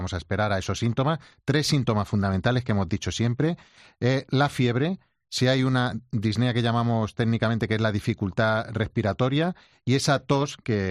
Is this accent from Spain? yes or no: yes; Extremadura, Spain; somos gente muy abierta. Mi tierra, en Extremadura, es muy afectuoso esto de darse abrazos.